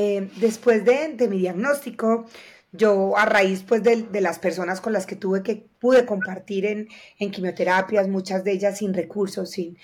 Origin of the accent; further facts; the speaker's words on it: Medellín, Antioquia, Colombia; yo soy la octava, como buena familia paisa de Medellín, Colombia, que son de muchos hijos, y soy la menor, la última?